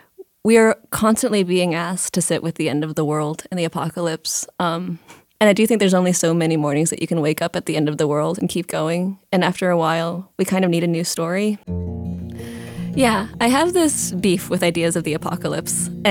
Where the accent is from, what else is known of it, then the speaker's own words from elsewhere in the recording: Mountain West, United States; I grew up in the Mountain West, and every summer is smokier than the one before.